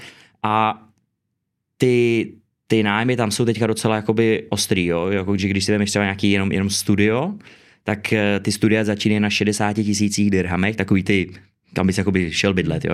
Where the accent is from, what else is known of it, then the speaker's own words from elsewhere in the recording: Liberec, Liberec Region, Czechia; já jsem z Liberce, takže bojuju za Liberec a Jablonec